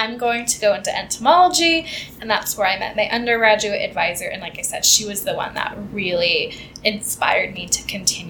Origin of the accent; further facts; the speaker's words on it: Papillion, Nebraska, United States; But yeah, so I grew up in Papillion.